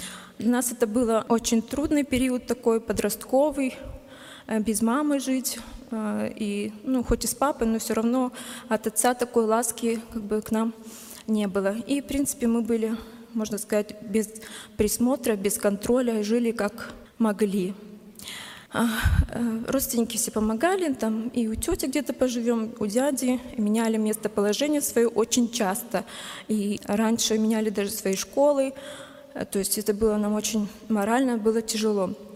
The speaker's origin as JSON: {"language": "Russian", "region": "Kalmykia", "country": "Russia", "tie": "born there", "said": "Я родилась в Республике Калмыкия. Это Россия. Вот. И у нас там как бы религия буддизм."}